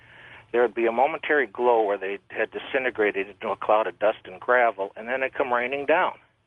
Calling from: Phoenix, Arizona, United States; I'm calling from Phoenix.

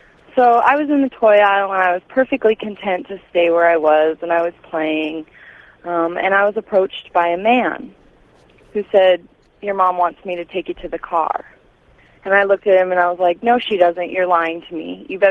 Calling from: Fairbanks, Alaska, United States; I'm calling from Fairbanks, Alaska.

